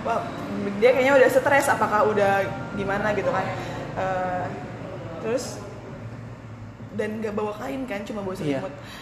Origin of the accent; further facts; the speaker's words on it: North Jakarta, Jakarta, Indonesia; Karena gue dari Jakarta Utara, dan itu banyak-banyak truk peti kemas ya.